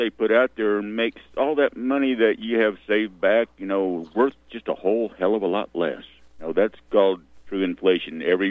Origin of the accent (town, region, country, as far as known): Memphis, Tennessee, United States